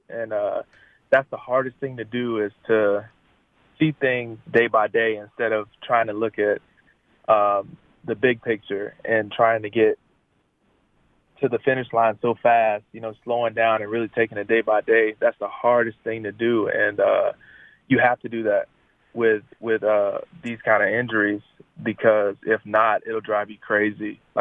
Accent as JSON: {"language": "English", "town": "Groveland", "region": "Florida", "country": "United States", "tie": "born or raised there", "said": "we ended up getting married in my hometown church in Groveland, Florida"}